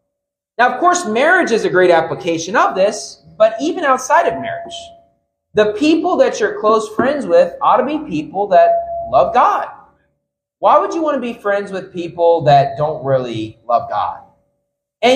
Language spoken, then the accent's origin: English; Bridgeport, West Virginia, United States; There's a lot of people from my hometown. Like, I tried to give people the gospel. I gave the gospel to a lot of people in my hometown first couple years after I got saved. Then after that point, I'm kind of like the crazy guy from Bridgeport, West Virginia